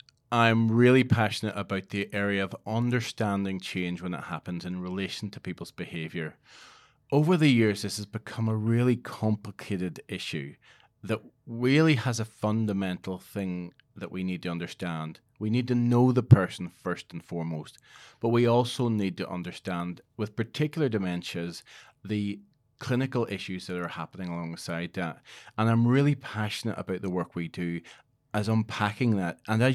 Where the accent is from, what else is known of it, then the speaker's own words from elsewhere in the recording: Belfast, Northern Ireland, United Kingdom; moved away as an adult; also born or lived in Liverpool / Edinburgh; now in Australia; I'm originally born and bred in Belfast, Northern Ireland, and I trained as a nurse over there. I actually went to Liverpool and then to Edinburgh in Scotland. So you do hear in my accent a bit of an overlay.